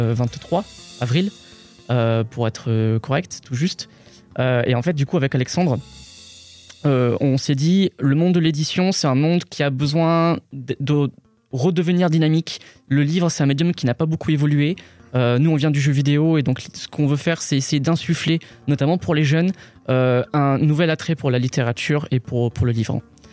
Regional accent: Bordeaux, Nouvelle-Aquitaine, France; Moi, je viens de Bordeaux à la base

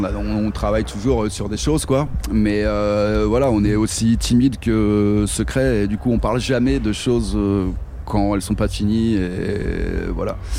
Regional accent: Bourgogne-Franche-Comté, France; born there; also born or lived in Montpellier / Dijon / Paris; Je suis né en Bourgogne, j'ai fait mes études de photo à Montpellier. Et après, j'ai fait Dijon et puis Paris.

